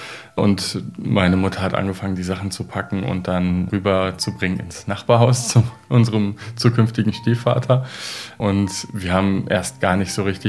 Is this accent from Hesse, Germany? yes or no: no; Wimmer, Lower Saxony, Germany; Aufgewachsen bin ich in Wimmer, das ist ein winziges Dorf im Bad Essener Raum, also Osnabrücker Land. Ich weiß gar nicht, 600 Einwohner oder so hat das. Ist echt sehr, sehr winzig.